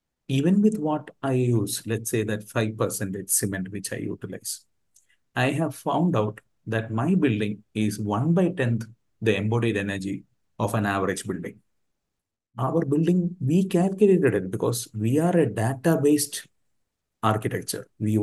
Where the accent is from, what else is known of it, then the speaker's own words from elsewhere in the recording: Kerala, India; an obscure engineer from Kerala, from my home state, who made it in 1960s.